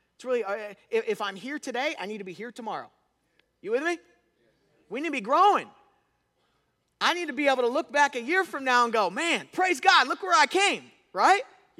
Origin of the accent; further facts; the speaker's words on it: Florida, United States; The water's beautiful. I grew up in Florida.